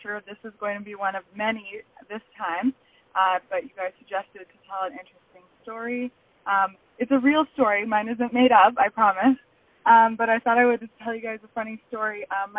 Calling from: Calgary, Alberta, Canada; I'm calling from Calgary, Alberta.

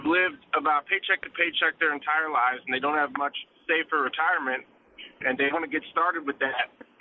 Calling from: Alaska, United States; Hey, Steve and Justin. I'm calling in from Alaska. I love the show.

